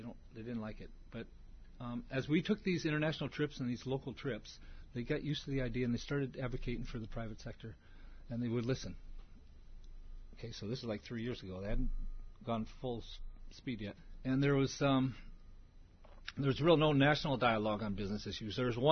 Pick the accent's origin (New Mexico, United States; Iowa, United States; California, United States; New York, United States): Iowa, United States; If any of you have been to the Midwest, where I come from Iowa, we have county fairs.